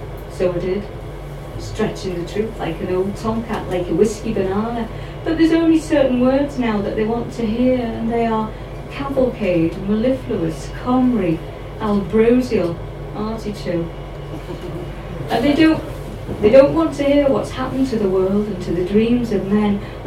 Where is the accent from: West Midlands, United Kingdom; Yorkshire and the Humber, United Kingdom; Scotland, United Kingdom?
Yorkshire and the Humber, United Kingdom; York; because my dad ended up, we're from York, and he would desperately like to have ended up in New York.